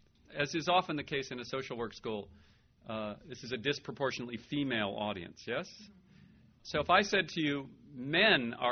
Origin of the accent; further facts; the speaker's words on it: North Dakota, United States; Actually, I'm not from Texas. I just live there. I'm from North Dakota.